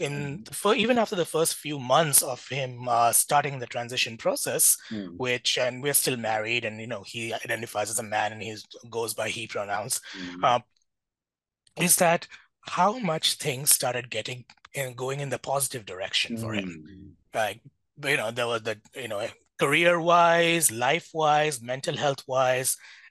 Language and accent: English; Mumbai, Maharashtra, India; I grew up in Mumbai, which was Bombay then.